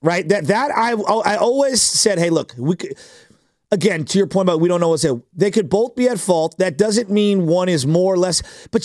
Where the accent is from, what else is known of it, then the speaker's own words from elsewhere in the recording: San Francisco, California, United States; I don't care what neighborhood. I grew up in Excelsior. It's not the greatest neighborhood. It's not the worst.